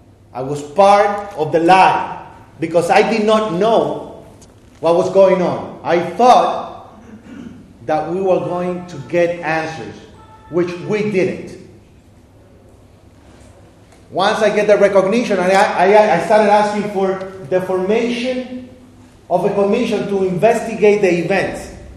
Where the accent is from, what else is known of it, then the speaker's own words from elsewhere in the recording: Puerto Rico; born there; because I was born in Puerto Rico